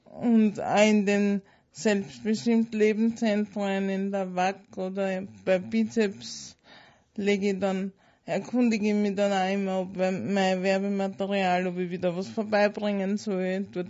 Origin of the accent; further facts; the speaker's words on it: Lunz am See, Lower Austria, Austria; Ich komme aus Lunz am See.